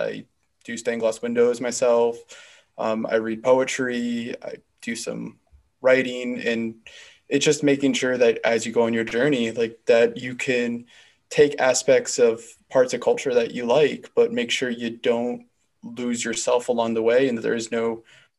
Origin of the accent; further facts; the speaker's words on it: Boston, Massachusetts, United States; I'm originally from the Boston area.